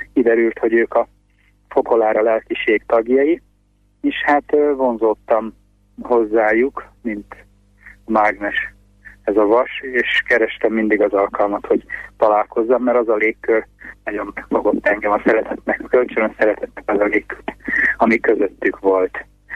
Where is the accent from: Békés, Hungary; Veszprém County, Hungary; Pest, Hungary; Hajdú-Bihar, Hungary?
Pest, Hungary; Dány; born there; volt egy káplán, aki egy egészen új életet hozott el a szülőfalumba, Dányba